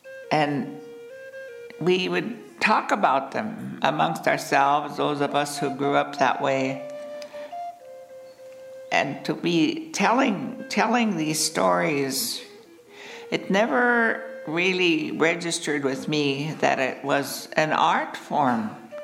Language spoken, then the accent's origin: English; North Dakota, United States; born there; I was born in rural Sioux County on my grandfather … land, and I was born on October 14th, 1930. But I still own the land where I was born